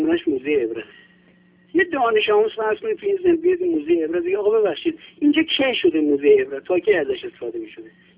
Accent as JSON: {"language": "Persian", "country": "Iran", "said": "اگر رعایت وطنمون رو بکنیم که همه ما از او هستیم و وقتی هم که میبینیم حتی اگر ایران نباشیم آرزو میکنیم ای کاش به خاک این مملکت برگردیم."}